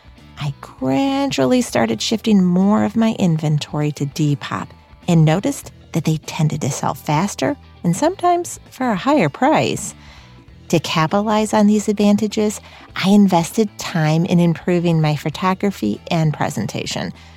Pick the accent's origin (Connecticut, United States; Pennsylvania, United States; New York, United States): New York, United States; from New York.